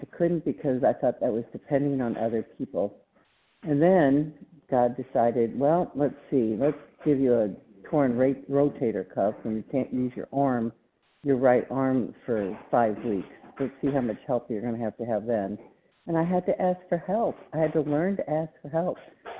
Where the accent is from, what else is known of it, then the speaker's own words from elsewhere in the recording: Texas, United States; from Texas, but I'm calling from Ohio today.